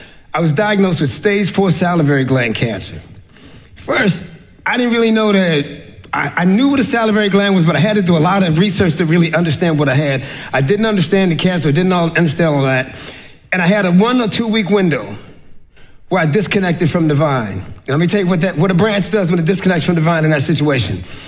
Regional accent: Washington, District of Columbia, United States; I grew up in Northwest DC. It was not a really rough neighborhood, but if some of y'all were there, you say it was a rough neighborhood.

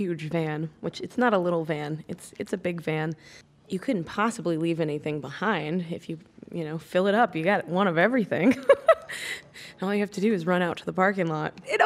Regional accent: Colorado, United States; I grew up playing bluegrass and I grew up in Colorado.

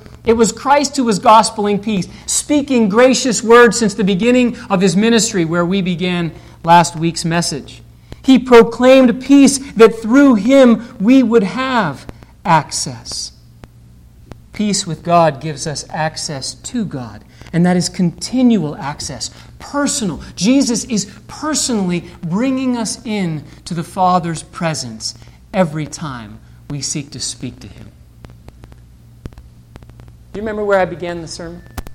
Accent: United States; sometimes we Americans think, well, of course. I mean, I'm American, right?

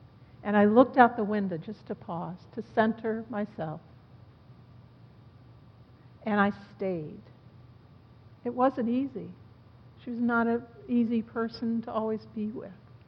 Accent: Norfolk, Virginia, United States; I grew up down in Norfolk

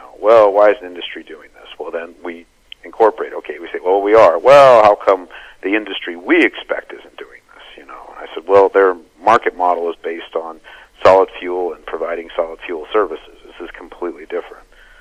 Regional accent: the West, United States; I'm from the West originally, and I always wondered when I was younger, why didn't we have nuclear reactors in the West?

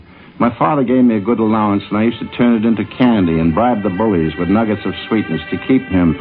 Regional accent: Elmhurst, New York, United States; Well, it just happened that I was brought up in Elmhurst, Long Island, with Jerome Kern.

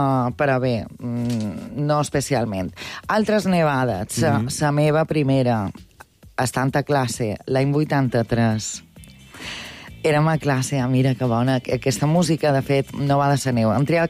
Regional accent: Germany; Jo, quan era petita a Alemanya, clar, nevava jo, neu, tornava loca.

